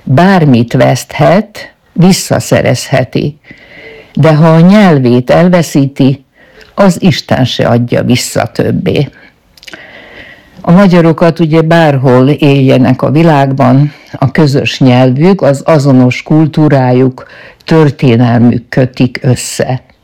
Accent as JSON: {"language": "Hungarian", "town": "Bajmok", "region": "Vojvodina", "country": "Serbia", "tie": "born or raised there", "said": "Szabadka melletti kis faluban születtem, Bajmokon"}